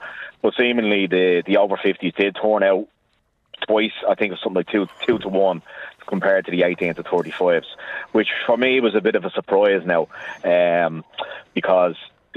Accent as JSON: {"language": "English", "town": "Dublin", "region": "Leinster", "country": "Ireland", "said": "I'm originally from Dublin South Central, and that was only a 49% turnout. And I'm living in Dublin Midwest"}